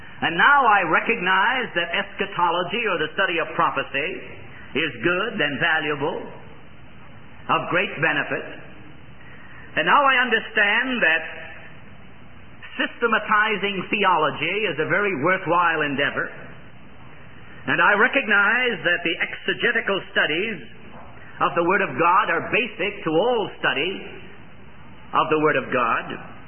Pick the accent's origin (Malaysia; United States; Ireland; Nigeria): Ireland; I was born in Ireland, raised in Ireland, went to medical school in Ireland.